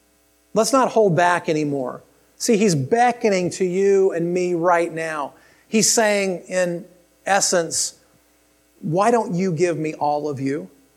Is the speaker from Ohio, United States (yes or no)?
yes; Columbus, Ohio, United States; I still had a lot of involvement in Columbus. I'm from Columbus.